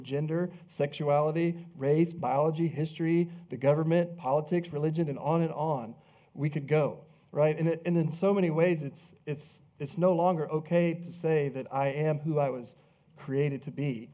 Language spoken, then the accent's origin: English; Georgia, United States; born there; now in Texas, United States; It says, hey, I live in Texas. I was born in Georgia in 1966. I'm an American.